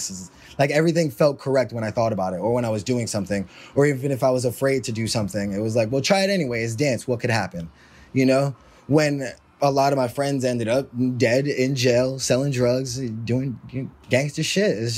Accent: Harlem, New York, United States; Yeah, I'm born and raised in Harlem.

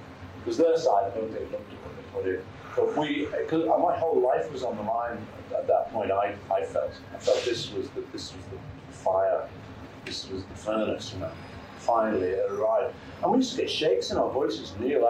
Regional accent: Liverpool, North West England, United Kingdom; I come from Liverpool

